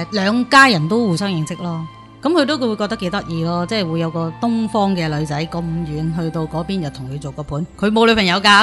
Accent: Hong Kong; now in Scarborough, Canada; 咁久而久之呢，佢就知道我係香港人啦。

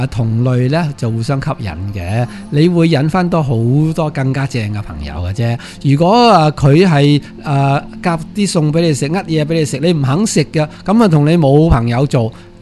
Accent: China; 我哋中国人我谂食咗四千年噶啦

